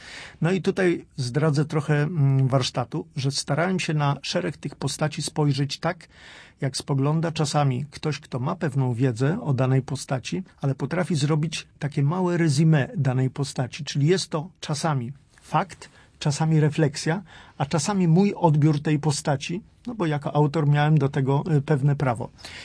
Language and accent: Polish; Poznań, Greater Poland Voivodeship, Poland; jestem rdzennym poznaniakiem, od wielu, wielu lat